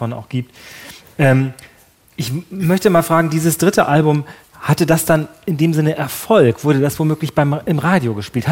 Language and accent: German; Schleswig-Holstein, Germany; ich komme aus der Gegend da, ich komme wirklich da aus der Gegend, aus Nordfriesland. Das ist da echt einsam.